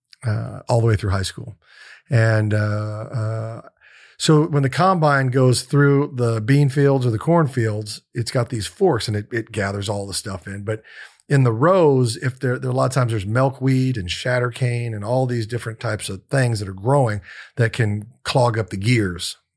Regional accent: Kansas City, Missouri, United States; also born or lived in Louisville, Kentucky; I was born in Louisville, Kentucky, because my dad was selling insurance there. And then he finally got the transfer he kept putting in for was to get back to Kansas City.

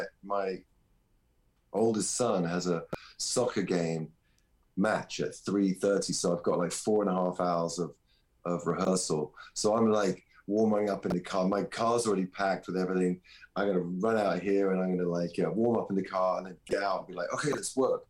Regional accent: England, United Kingdom; I'm being so English

